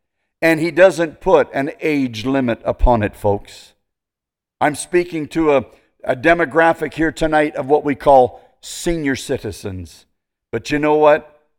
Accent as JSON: {"language": "English", "town": "Williams Lake", "region": "British Columbia", "country": "Canada", "tie": "born or raised there", "moved": "as an adult", "lives_now": "Yuma, United States", "said": "when I was raised in Williams Lake, British Columbia, and didn't even know where Arizona was."}